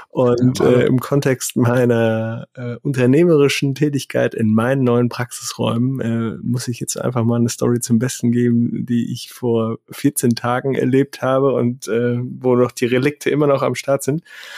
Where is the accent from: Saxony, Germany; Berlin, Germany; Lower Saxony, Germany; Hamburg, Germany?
Hamburg, Germany; Ich bin jetzt in meiner Heimat Hamburg gerade angekommen.